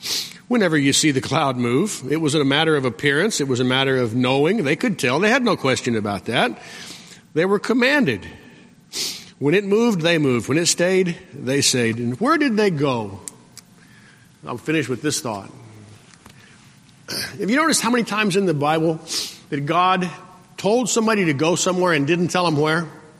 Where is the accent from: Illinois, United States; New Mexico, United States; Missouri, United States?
New Mexico, United States; born there; also born or lived in Salt Lake City / Maryland; But you know, I was born in New Mexico. The farthest east I'd ever gotten was Texas.